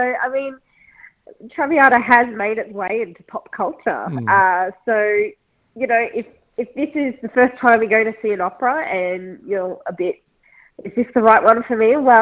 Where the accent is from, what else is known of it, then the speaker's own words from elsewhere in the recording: Melbourne, Victoria, Australia; And, Melbourne is my hometown. So to come back to Melbourne.